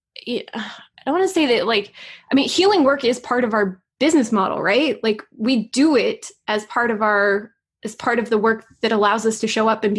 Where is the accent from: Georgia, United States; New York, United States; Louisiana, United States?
New York, United States; I'm a New Yorker, man.